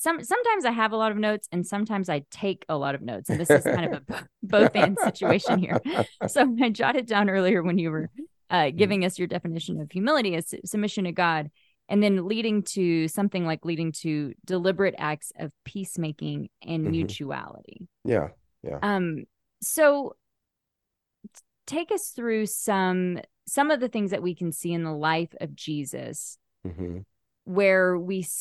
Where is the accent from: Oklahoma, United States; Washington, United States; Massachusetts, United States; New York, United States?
Oklahoma, United States; I grew up in Oklahoma and I would ask my dad frequently, like, who is that?